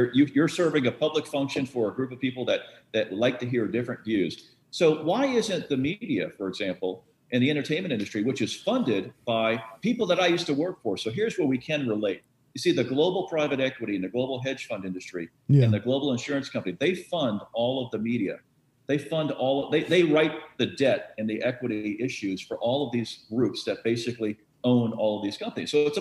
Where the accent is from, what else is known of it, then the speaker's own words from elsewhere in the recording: Boca Raton, Florida, United States; I grew up in Boca Raton, Florida, man. And I've worked all over the world